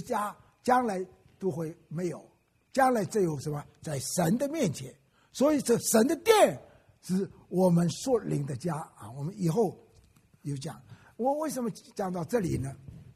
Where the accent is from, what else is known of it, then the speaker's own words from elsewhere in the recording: Wenzhou, Zhejiang, China; 还要到这个整个温州区里，我是温州人，温州区里的所有的庙